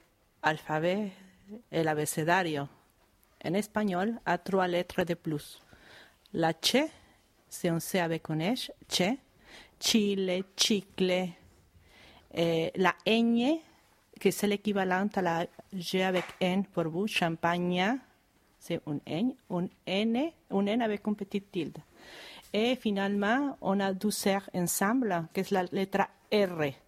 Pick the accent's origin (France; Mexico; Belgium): Mexico; Mexico City; first language Spanish; French is a second language; Je viens du Mexique, je suis née dans la ville de Mexico, la capitale du Mexique.